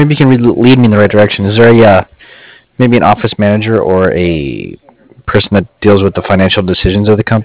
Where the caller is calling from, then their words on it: Cardiff, Wales, United Kingdom; I'm calling from Cardiff.